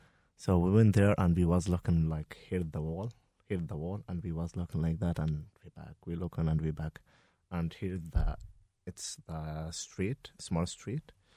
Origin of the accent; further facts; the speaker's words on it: Gaza, Gaza Strip, Palestine; also born or lived in Iraq; Yeah. I was born in 1991 in Iraq. And we and my family, we left Iraq to move to Gaza in 1994. I born in Iraq.